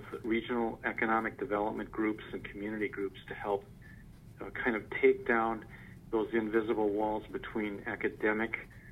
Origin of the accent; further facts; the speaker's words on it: Wisconsin, United States; also born or lived in Washington, United States; Actually, I am in my 8th year at UW System, and it is a job that brought me back to my home state of Wisconsin.